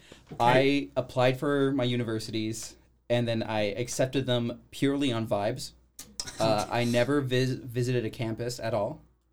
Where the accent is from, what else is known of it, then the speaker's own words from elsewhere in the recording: Canada; Because people, we're Canadian, right?